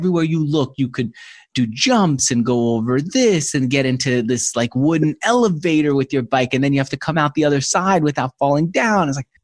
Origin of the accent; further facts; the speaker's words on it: New York, United States; I grew up in New York and I didn't even know that that existed until I got to California.